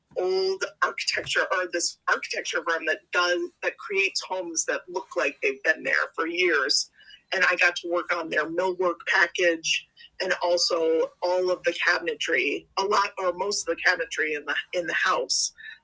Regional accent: Chicago, Illinois, United States; I'm from the Chicago area, and I went out to Oak Park River Forest, which was where Jean was actually based.

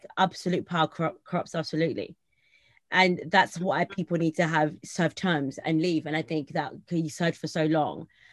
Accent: London, United Kingdom; Like I grew up in South London, which is in Essex, and there's a strong Zimbabwe community there.

